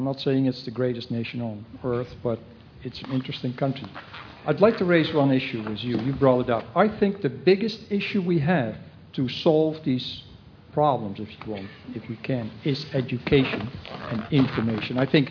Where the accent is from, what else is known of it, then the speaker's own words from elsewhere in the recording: Netherlands; I can remember one thing when I grew up in Holland.